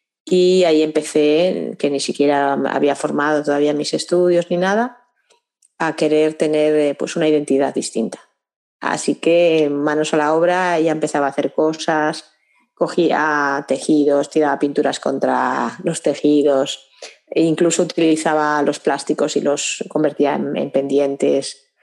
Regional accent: Castile and León, Spain; also born or lived in Asturias; nací en un sitio pequeño, nací en Asturias y me crié en León

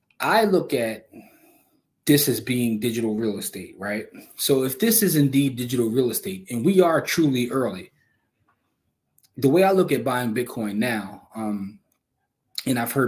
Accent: Philadelphia, Pennsylvania, United States; And one of the things I remember about growing up in Germantown is I played ball

